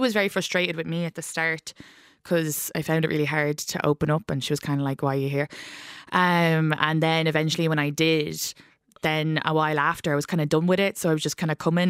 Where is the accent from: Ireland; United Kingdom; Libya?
Ireland; this is just being Irish.